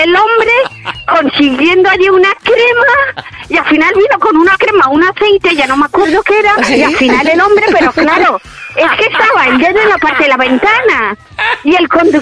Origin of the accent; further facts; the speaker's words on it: Valencia, Valencian Community, Spain; Soy de Valencia.